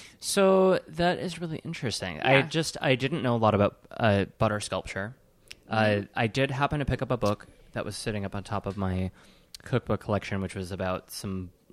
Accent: Wisconsin, United States; I'm from Wisconsin.

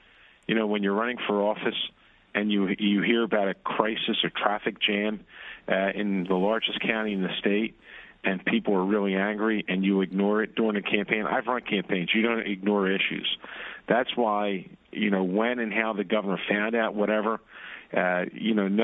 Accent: New Jersey, United States; I say that wrong. I'm from South Jersey.

